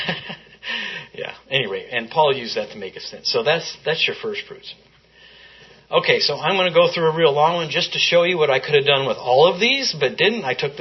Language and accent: English; Lovelock, Nevada, United States; also born or lived in John Day, United States; I grew up in Lovelock, as you guys know, it was all dependent on irrigation.